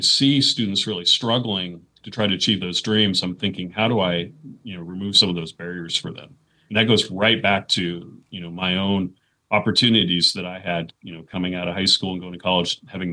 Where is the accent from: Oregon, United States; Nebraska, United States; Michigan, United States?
Oregon, United States; Oregon City; I grew up here in Oregon City, where I'm actually the president now at Clackamas Community College for the last 7 years.